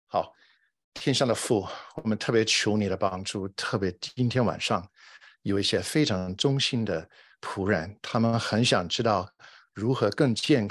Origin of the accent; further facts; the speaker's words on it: California, United States; 我来自南加州，很高兴认识大家。